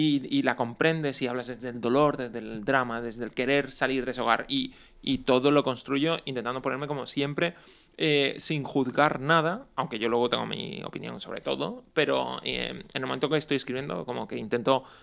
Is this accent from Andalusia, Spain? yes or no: yes; Málaga, Andalusia, Spain; soy de Málaga y nos vamos a Granada